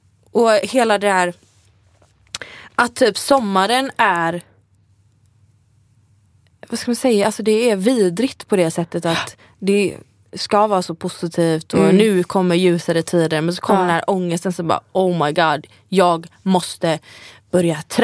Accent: Gothenburg, Västra Götaland County, Sweden; när jag var hemma i Göteborg så fick jag extrem så här... Jag kastades tillbaka till alla känslor och minnen typ jag hade när jag var tonåring.

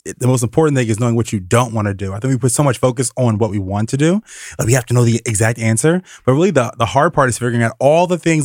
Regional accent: Richmond, Virginia, United States; Not from Richmond, Virginia.

